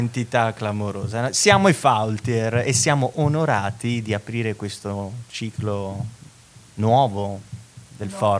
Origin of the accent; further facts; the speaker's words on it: Trentino-Alto Adige, Italy; born there; now in Trento, Italy; Trentino Alto Adige, ho la doppia spunta, perché comunque sono nato in Alto Adige, ma vivo orgogliosamente a Trento, salvo qualche parentesi, dal 2012